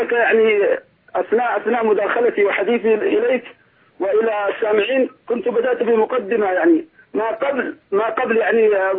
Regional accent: Yemen; التي كانت حاصلة في بلادنا اليمن

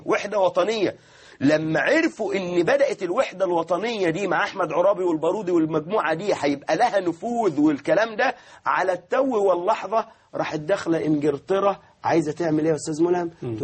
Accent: Egypt; أنا هنا ابن مصر

